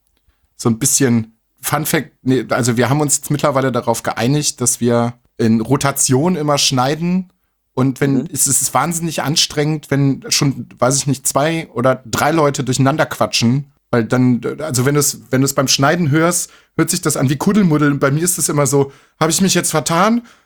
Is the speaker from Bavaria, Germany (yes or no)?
no; North Rhine-Westphalia, Germany; Bei uns in Nordrhein-Westfalen war es Erdkunde, wie es jetzt neuerdings in Berlin ist.